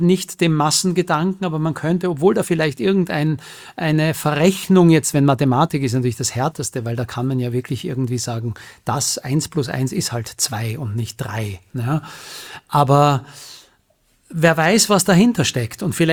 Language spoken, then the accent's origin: German; Vienna, Austria; Ich bin also aus Wien.